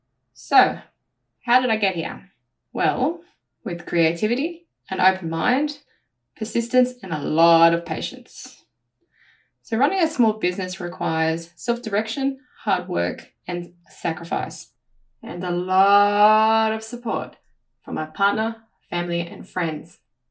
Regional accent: New South Wales, Australia; now in Sydney, Australia; I grew up in the Blue Mountains, surrounded by a beautiful bush, lots of wildlife, and now I live in southern Sydney, very close to the ocean.

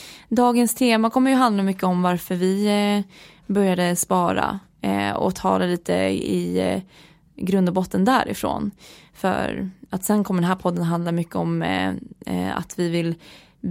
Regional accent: Sigtuna, Stockholm County, Sweden; jag är en ridtjej från Sigtuna.

